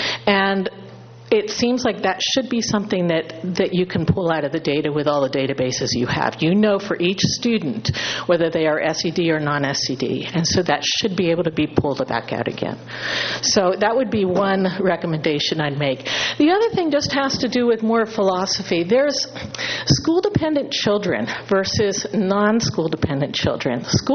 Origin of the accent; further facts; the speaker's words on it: Los Osos, California, United States; I'm from Los Osos.